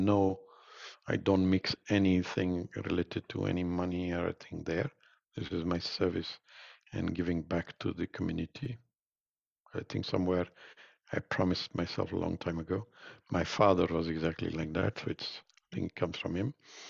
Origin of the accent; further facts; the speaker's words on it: India; also born or lived in Tanzania; I grew up in India and in Africa, in Tanzania.